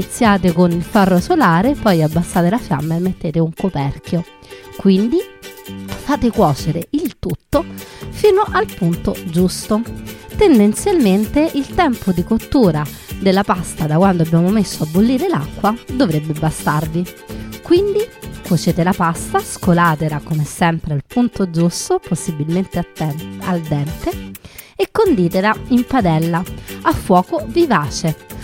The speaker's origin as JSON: {"language": "Italian", "town": "Rome", "region": "Lazio", "country": "Italy", "said": "da romana"}